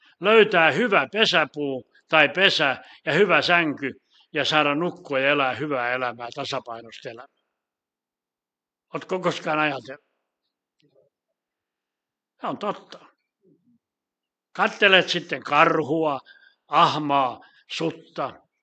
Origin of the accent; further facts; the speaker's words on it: Laihia, Ostrobothnia, Finland; Meille pohjalaisellekin, mä tuun Laihialta ja me ollaan paljon kovia juntteja.